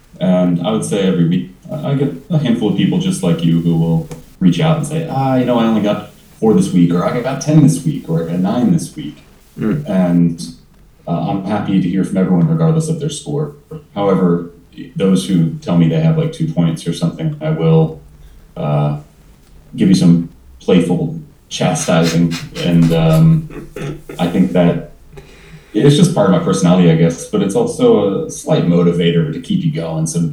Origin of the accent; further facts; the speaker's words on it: Ohio, United States; now in Bali, Indonesia; I'm from Ohio, a U.S. citizen, and I made it to Bali by pure chance.